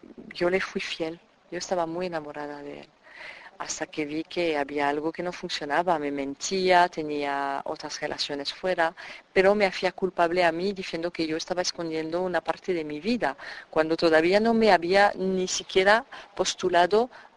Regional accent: France; Spanish is a second language; como buena francesa, a pesar de los estereotipos

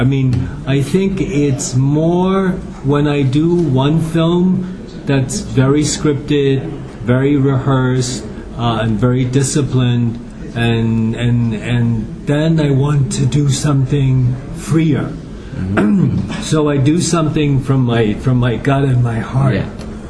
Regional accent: Hong Kong; now in United States; I grew up in Hong Kong. My parents had just left China, and they always talk about going back to China, but I ended up spending my whole childhood in Hong Kong, which is a British colony, educated by Jesuit Catholics, then moving to America to go to school

